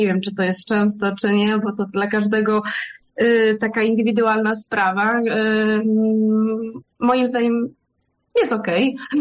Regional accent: Poznań, Greater Poland Voivodeship, Poland; moved away; Ja jestem z Poznania.

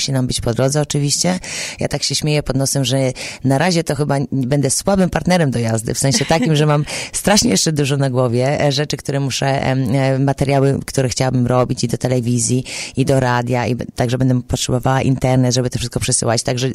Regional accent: Ustka, Pomeranian Voivodeship, Poland; drugi etap zacznie się z Polski, mam nadzieję, że z mojego rodzinnego miasta Ustki i pojadę przez Azję.

